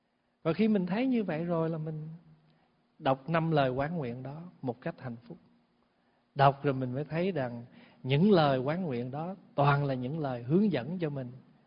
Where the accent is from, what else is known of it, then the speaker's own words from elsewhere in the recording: Cần Thơ, Can Tho, Vietnam; Hồi nhỏ lúc ở Cần Thơ và đi công quả chùa Khánh Quang